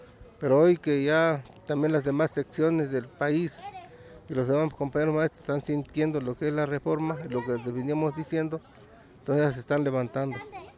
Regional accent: Mexico; nosotros como mexicanos estamos contribuyendo.

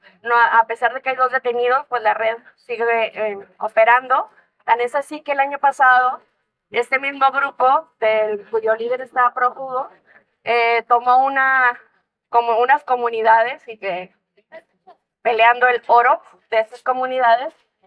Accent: Chihuahua, Mexico; vengo del estado de Chihuahua.

